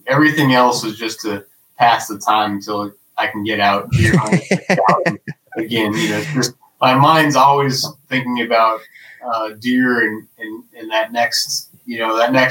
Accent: Pennsylvania, United States; I went on to work for U.S. Department of Agriculture, returning to my home state of Pennsylvania.

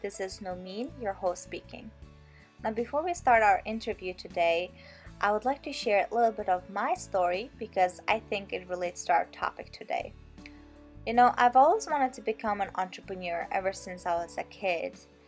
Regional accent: Mongolia; and of course my home country, Mongolia.

